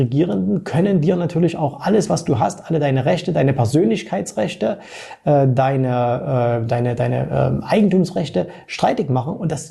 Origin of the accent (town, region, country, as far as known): East Germany, Germany; born or raised there